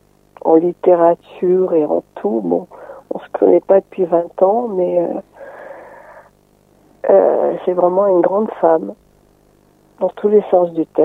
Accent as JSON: {"language": "French", "country": "Portugal", "tie": "born or raised there", "second_language": "French", "said": "Et là, j'ai raconté quelque chose que j'ai vécu quand j'étais enfant au Portugal avec un libraire."}